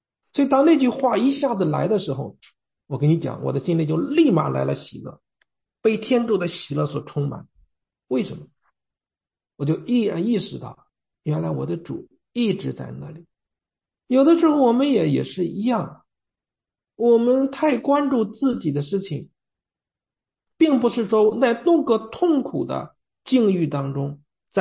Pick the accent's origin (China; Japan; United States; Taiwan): China; 神父看见我一个外国人，他说：“你从哪里来的？”我说：“我从中国来的。”